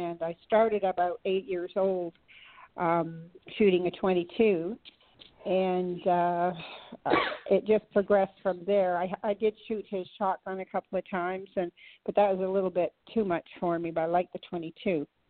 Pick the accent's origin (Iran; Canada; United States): Canada; Well, as I'm from Canada, we didn't have a lot to do with guns apart from hunting.